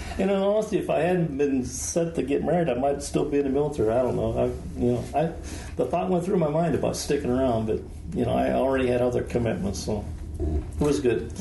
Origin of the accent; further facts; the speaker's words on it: Pennsylvania, United States; Basically, I grew up in Pennsylvania in a steel town.